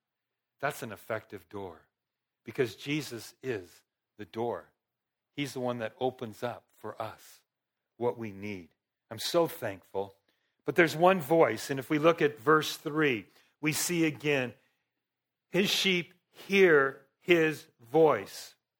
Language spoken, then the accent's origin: English; California, United States; We grew up in Los Angeles County. My mom's lived in the same house.